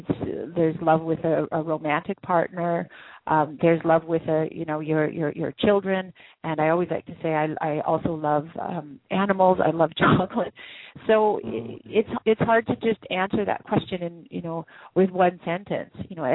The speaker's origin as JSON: {"language": "English", "region": "Ontario", "country": "Canada", "tie": "born or raised there", "lives_now": "Vienna, Austria", "said": "I'm from Canada. So I'm a Canadian citizen. I grew up in Northern Ontario, where it's very cold, and in the wintertime at least. And I grew up in a multicultural family. So I have a British Ukrainian Canadian background, and then I married an Austrian"}